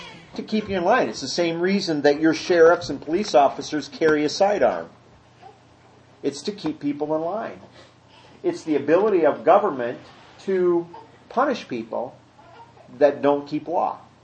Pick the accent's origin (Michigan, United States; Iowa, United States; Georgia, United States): Iowa, United States; Bible college professor that I knew when I was growing up in Iowa